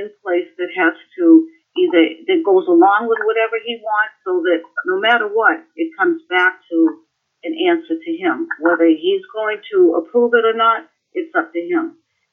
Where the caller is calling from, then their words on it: Boston, Massachusetts, United States; Hi, calling from Boston.